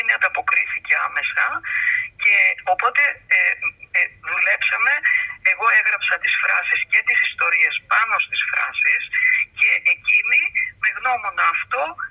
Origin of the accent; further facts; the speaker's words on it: Livadeia, Central Greece, Greece; now in Chalkida, Greece; είμαι Λιβαδίτισσα, από Κουκούνια που λένε. Όμως λείπω πολλά χρόνια, 40 χρόνια περίπου.